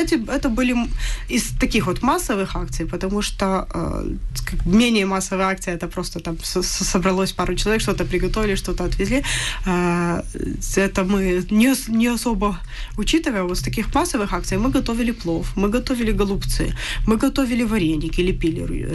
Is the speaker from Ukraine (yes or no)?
yes; Ukraine; Потому что я украинка.